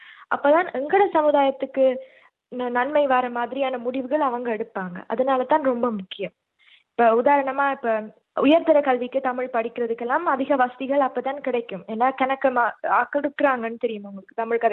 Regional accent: Sri Lanka; first language ta; நான் பிறந்தது வந்து இலங்கையில, அதை எழுதுவேன். அதுக்கப்புறம் நான் வீட்டுல பேசுற மொழி வந்து தமிழ். என் பூர்வீகம் சொன்னா நான் ஈழத்தமிழர் அப்படின்னு சொல்லுவேன்.

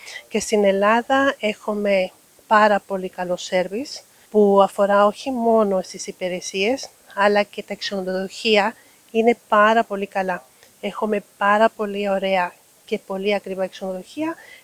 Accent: Peru; Greek is a second language; moved away as an adult; now in Greece; βασικά είμαι από το Περού και ήμουν αεροσύνοδος και γνώρισα τον σύζυγο πιλότο στην Ολυμπιακή και έτσι καταλήξα στην Ελλάδα.

